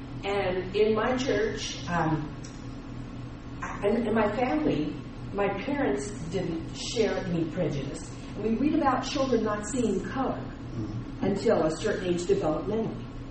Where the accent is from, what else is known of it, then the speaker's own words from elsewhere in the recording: Oregon, United States; I grew up in Oregon.